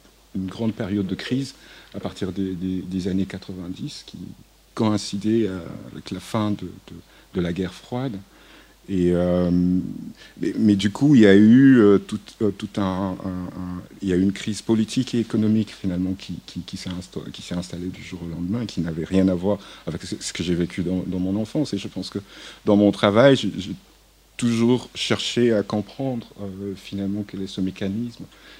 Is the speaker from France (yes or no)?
no; Lubumbashi, Haut-Katanga, DR Congo; je viens de Lubumbashi, qui est la seconde ville du Congo, enfin, dans le sud, et qui est plutôt une zone minière.